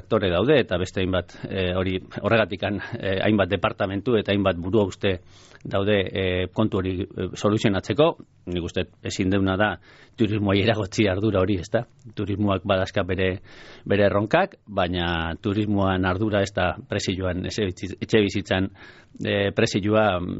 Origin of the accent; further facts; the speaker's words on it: Basque Country, Spain; ni adibidez Gipuzkoarra naiz, Donostin dana badakigu